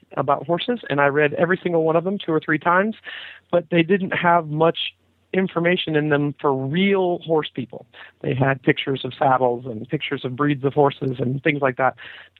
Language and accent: English; Sanford, Florida, United States; I'm actually from Sanford, Florida, of recent knowledge. When I grew up, we were riding like wild banshees through the citrus groves. We swam our horses in the lakes in Central Florida.